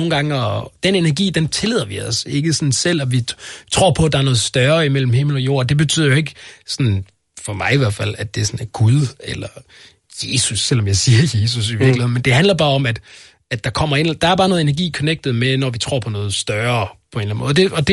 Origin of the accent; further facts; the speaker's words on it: Central Denmark Region, Denmark; snakker om det at komme fra sådan en lille midtjysk by, hvor jeg kommer fra.